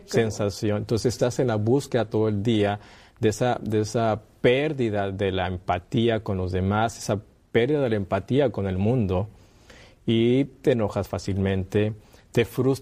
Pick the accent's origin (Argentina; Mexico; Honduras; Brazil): Mexico; Nuevo León; Venimos de México, de la parte norte del país, el estado de Nuevo León. En Montemorelos tenemos un sanatorio naturista que ya tiene funcionando más de 30 años. Yo soy médico internista